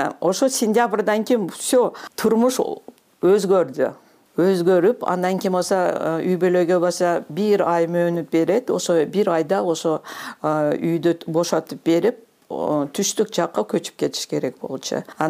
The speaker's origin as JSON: {"language": "Kyrgyz", "town": "Kyzyl-Kiya", "region": "Batken Region", "country": "Kyrgyzstan", "tie": "born there", "also_born_or_lived": "Tashkent / Osh", "said": "Кызылкыяда 53 жылы мен төрөлдүм, андан кийин 56 жылы көчүп кетишет."}